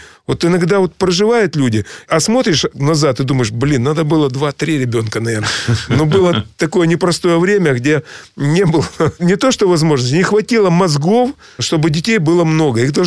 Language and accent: Russian; Alushta, Crimea, Ukraine; born there; Я в Алуште.